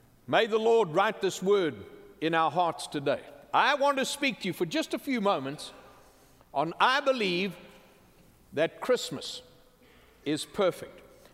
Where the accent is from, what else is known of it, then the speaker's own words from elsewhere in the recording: KwaZulu-Natal, South Africa; I don't understand that why would I have grown up in Zululand in Africa? Why would I come from Africa? Why would I be born in Africa? Why would I go to boarding school in Africa?